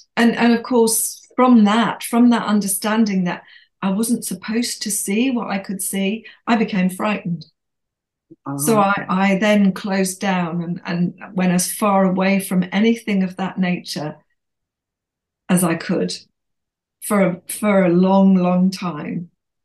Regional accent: North East England, United Kingdom; And my school, as a lot of schools were up in the Northeast, I'm from the Northeast, were converted chapels

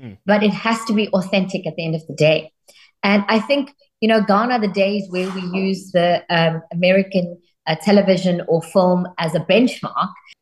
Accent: South Africa; being a South African of Indian descent and what it's been like.

